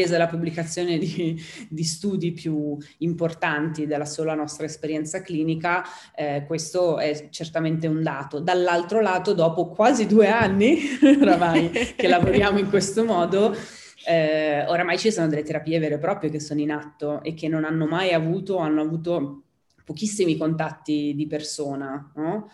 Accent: Milan, Lombardy, Italy; accent: Milanese; tout court detto in francese con la mia parlata milanese

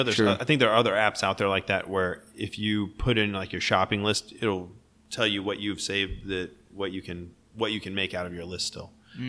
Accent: Fayetteville, United States; I grew up here in Fayetteville.

